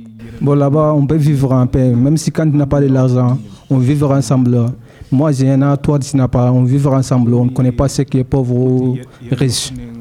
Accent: Mali; French is a second language; moved away; also born or lived in Mauritania; quand j'étais au Mali j'ai pas fait étudier, j'ai quitté Mali pour partir Mourtané pour faire étudier mais là bas ça marche pas

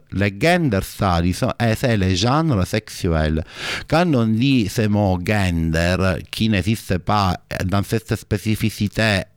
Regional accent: Italy; French is a second language; now in France; moi je suis italien, donc en tant qu'étranger, je n'ai pas le droit de voter.

